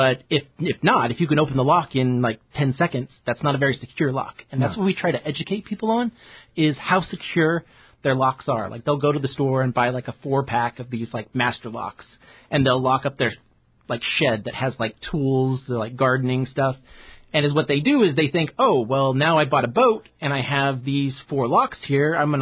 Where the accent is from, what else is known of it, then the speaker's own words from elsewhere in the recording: Oregon, United States; But I grew up in Oregon, and in Oregon we had – I'd go to the store and I'd buy like low-end quick sets.